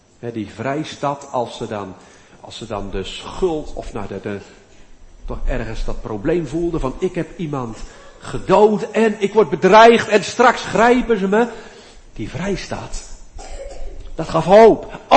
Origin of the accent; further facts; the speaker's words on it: Amsterdam, North Holland, Netherlands; Dus ja, ik kwam uit Amsterdam.